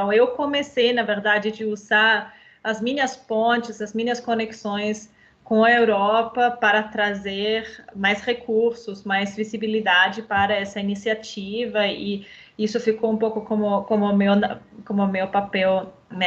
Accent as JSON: {"language": "Portuguese", "region": "Vienna", "country": "Austria", "second_language": "Portuguese", "moved": "as an adult", "lives_now": "Brazil", "said": "eu sou da Áustria, originalmente, né, de Viena. Tem agora quase 2 anos que eu moro no Brasil."}